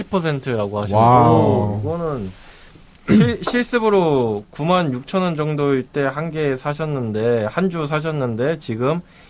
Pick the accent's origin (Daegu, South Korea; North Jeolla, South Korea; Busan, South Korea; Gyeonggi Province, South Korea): Gyeonggi Province, South Korea; Bucheon; 저는 이제 부천 출신으로서 부천의 자랑은